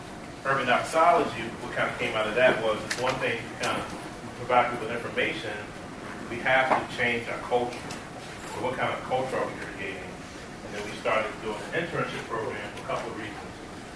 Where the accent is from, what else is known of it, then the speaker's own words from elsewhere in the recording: Richmond, Virginia, United States; So, so we're from Richmond, Virginia.